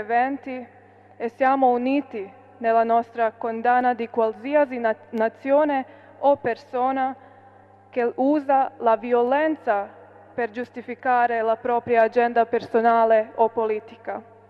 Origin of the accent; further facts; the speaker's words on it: Bosnia & Herzegovina; Io vengo dalla Bosnia e so bene che è successo qualcosa di simile a Sarajevo nel 95